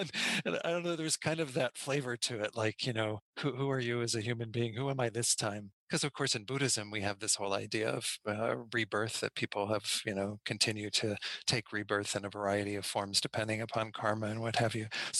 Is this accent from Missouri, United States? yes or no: yes; St. Louis, Missouri, United States; I grew up in St. Louis, mostly. My father was in the Army, so we moved around a bit and settled in St. Louis around, I was around the age of 9 or 10.